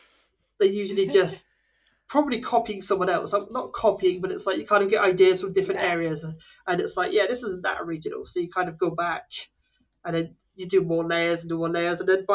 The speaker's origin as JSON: {"language": "English", "country": "United Kingdom", "said": "I'm a British author of the Gaslamp fantasy series, The Cruel Gods."}